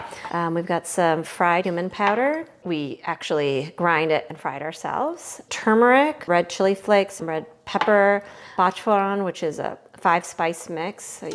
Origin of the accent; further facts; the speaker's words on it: Rockford, Illinois, United States; I did. Born and raised in Rockford, Illinois.